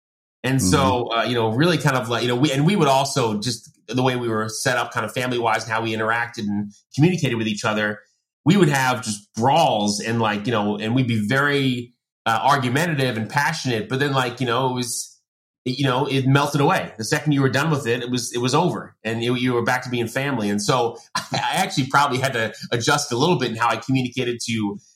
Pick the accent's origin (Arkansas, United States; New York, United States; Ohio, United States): New York, United States; so I am the youngest of six kids, I grew up in Long Island, like I said